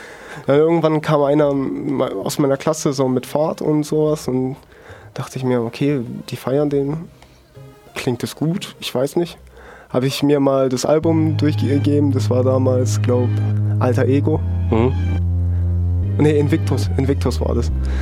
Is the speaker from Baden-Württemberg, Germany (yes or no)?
yes; Schwäbisch Hall, Baden-Württemberg, Germany; Schwäbisch Hall.